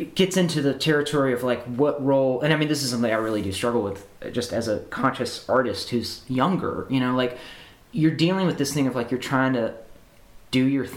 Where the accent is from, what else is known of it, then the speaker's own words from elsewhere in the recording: the South, United States; I mean, as a Southerner, I will say that, you know, coming out here, there's a hopefulness.